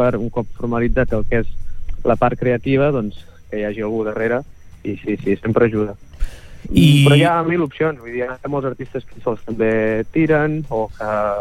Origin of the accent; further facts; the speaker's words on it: Catalonia, Spain; sinó també com a empordanès, no?